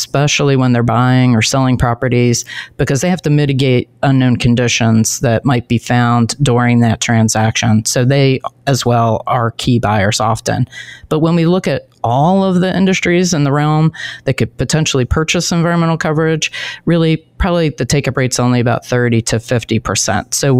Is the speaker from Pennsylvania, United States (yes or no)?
yes; Philadelphia, Pennsylvania, United States; It was first identified, oddly enough, in my hometown of Philadelphia in 1976 during the bicentennial.